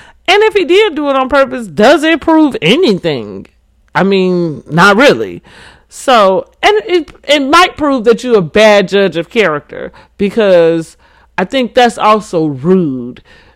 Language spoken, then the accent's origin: English; United States; As an American, just disgraceful. And as a Black American